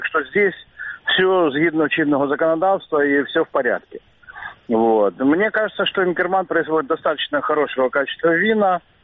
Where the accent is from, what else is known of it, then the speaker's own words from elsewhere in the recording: Novhorod-Siverskyi, Chernihiv Oblast, Ukraine; Я сам родом из Черниговской области, это север Украины, Новгород-Северский.